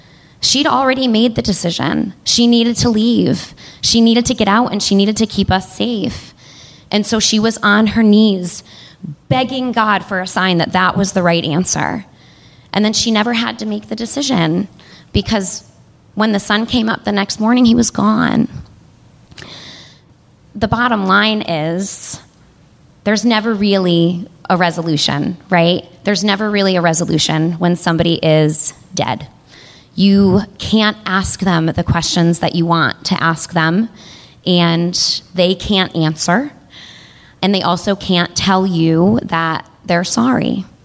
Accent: Lee, Massachusetts, United States; And I was talking to her in the driveway of the home that we grew up in Lee, Massachusetts, and we'd just gotten done shopping at the Prime Outlets.

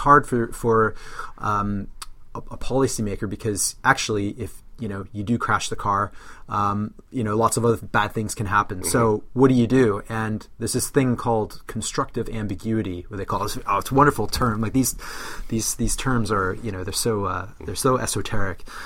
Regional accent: Canada; I grew up in, I'm Canadian, grew up in Canada.

